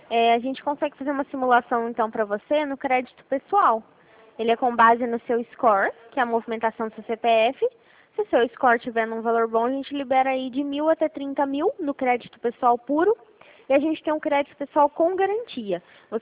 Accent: Rio Claro, São Paulo, Brazil; Ah, eu também sou de Rio Claro.

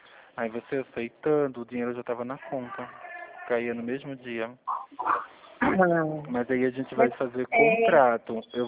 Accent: Pernambuco, Brazil; now in São Paulo, Brazil; Eu sou de Pernambuco.

